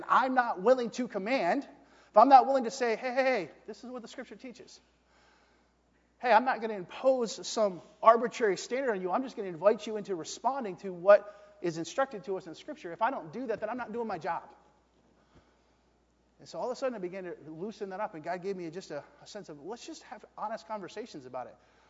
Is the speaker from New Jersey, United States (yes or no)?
yes; New Jersey, United States; When I came out here from New Jersey, Philadelphia area, one of my favorite foods was cheesesteaks.